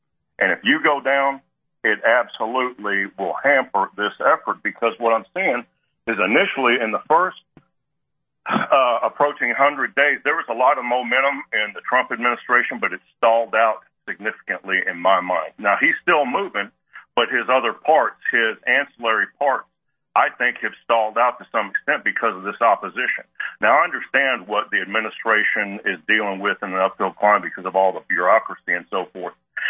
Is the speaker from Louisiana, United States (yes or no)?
no; Dallas, Texas, United States; Cause I'm from Dallas.